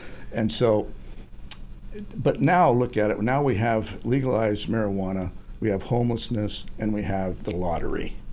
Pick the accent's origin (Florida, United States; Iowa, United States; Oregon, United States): Oregon, United States; Albany; I grew up in Albany, and there was a timber carnival.